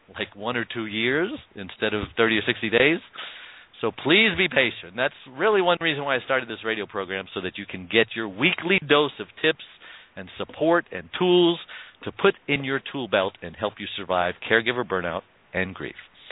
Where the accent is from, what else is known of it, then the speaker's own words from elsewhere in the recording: Brooklyn, New York, United States; Okay, that's a terrible New York accent, I know, and I'm from Brooklyn, so I'm ashamed.